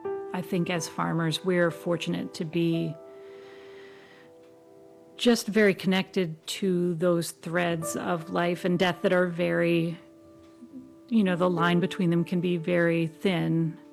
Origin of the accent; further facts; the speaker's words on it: Maryland, United States; I grew up in Southern Maryland and watched my dad work so hard outside at his small business